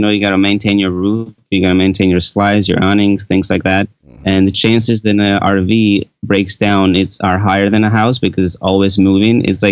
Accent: Montana, United States; We come from Montana, and it's, you know

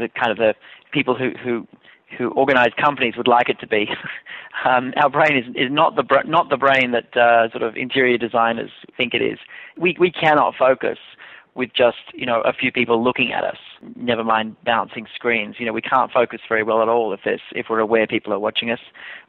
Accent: Australia; now in New York City, United States; I'm in lovely downtown Manhattan where I live. And although I'm originally Australian, but I live in New York City.

